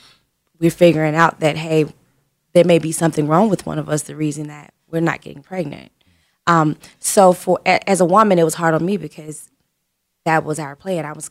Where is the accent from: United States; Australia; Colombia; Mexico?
United States; the South; And we're from the South